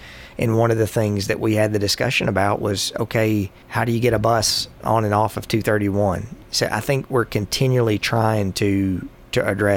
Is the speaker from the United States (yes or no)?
yes; Monteagle, Tennessee, United States; So I'm from Monteagle, and I'm back at Monteagle quite a bit